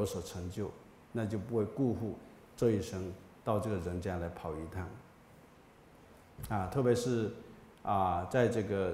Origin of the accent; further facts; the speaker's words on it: China; 所以我们作为一个中国人呢我们感觉到很骄傲，很殊胜，很自豪。